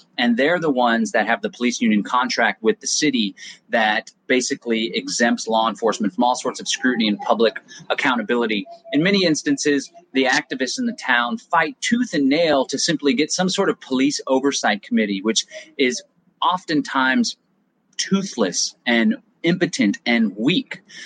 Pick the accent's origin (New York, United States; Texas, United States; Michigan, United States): Texas, United States; Austin; especially some areas like my hometown of Austin, Texas